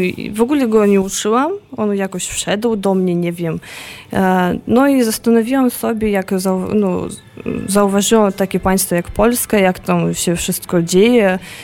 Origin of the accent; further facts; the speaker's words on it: Kazakhstan; Polish is a second language; now in Poland; mam polskie pochodzenie, ale jestem z Kazachstanu. Dostałam bezpłatnie studia w Polsce